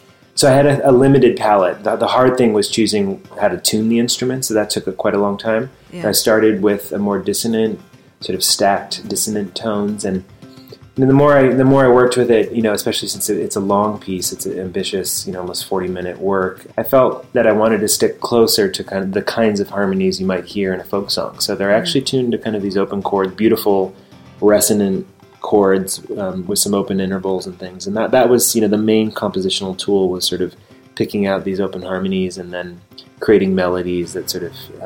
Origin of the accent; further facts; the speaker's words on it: Ohio, United States; sort of back to my roots in a way of growing up in Ohio and playing steel string guitar and these things.